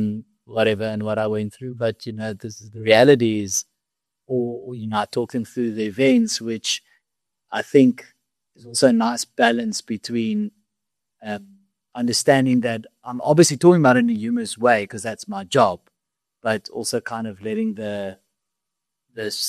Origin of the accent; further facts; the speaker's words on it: South Africa; now in Australia; that proves that it's not just people laugh at me because I'm South African and I'm saying South African things which are making them laugh.